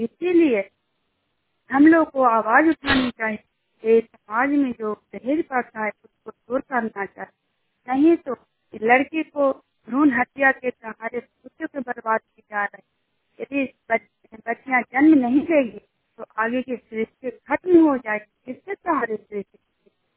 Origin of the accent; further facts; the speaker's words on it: Hilsa, Bihar, India; मैं चनिया गाँव की रहने वाली हूँ, हिलसा प्रखंड और नालंदा जिला का निवासी हूँ।